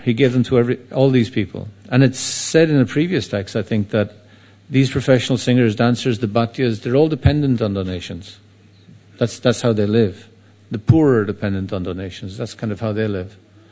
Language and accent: English; Ireland; I come from Ireland, a poor country maybe, but, you know, it was, you were born at home.